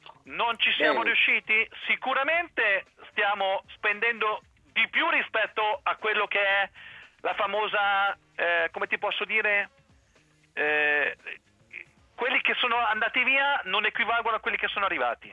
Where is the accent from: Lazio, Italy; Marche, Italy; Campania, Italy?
Marche, Italy; Ancona; io sono d'Ancona, non è che sono... di Ascoli o di qualche altra parte